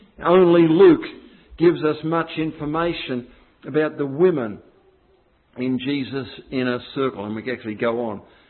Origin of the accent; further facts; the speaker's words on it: Victoria, Australia; If you were elected to a city or even a rural shire council in my home state, Victoria, you would also be known as a councillor.